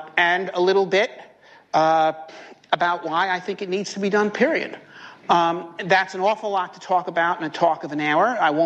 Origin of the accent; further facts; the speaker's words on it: United States; I'm an American.